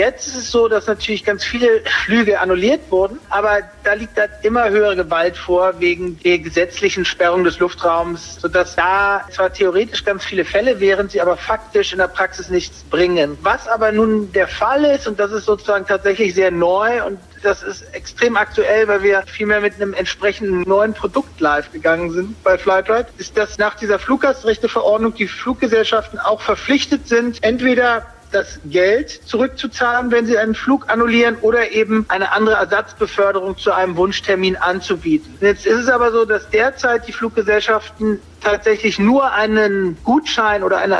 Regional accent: Potsdam, Brandenburg, Germany; Und ich bin aus Potsdam, lebe in Potsdam

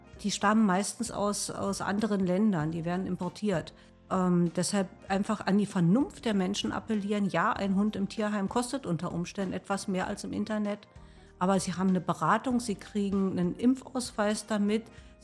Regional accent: Potsdam, Brandenburg, Germany; als Potsdamer und Potsdamerin wünschen wir uns ein Stadttaubenmanagement

